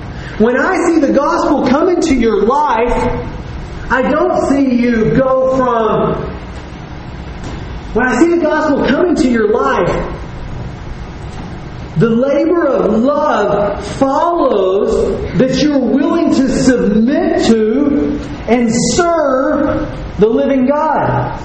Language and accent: English; Texas, United States; I'm from Texas, okay? We drive trucks.